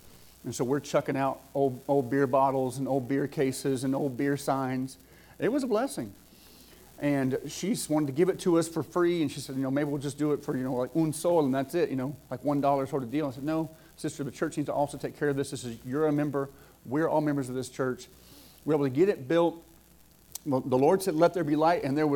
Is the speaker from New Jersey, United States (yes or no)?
no; Georgia, United States; Because I'm from Southwest Georgia. Can't always tell it. Takes a little bit of an accent modification sometimes. My mama was a Yankee.